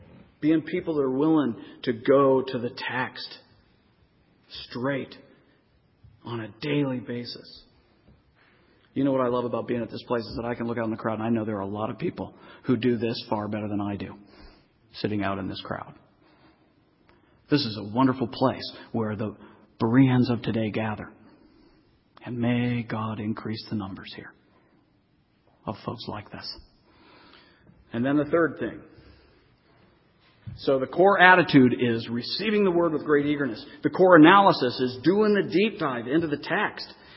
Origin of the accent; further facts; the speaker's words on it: United States; I was standing in the postcard looking over the Thames as an American.